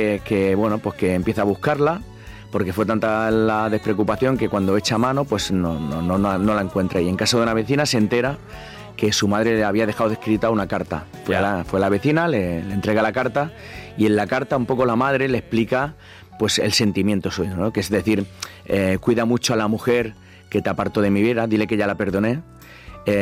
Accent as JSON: {"language": "Spanish", "town": "Terrassa", "region": "Catalonia", "country": "Spain", "said": "Yo soy de Terrassa, catalán."}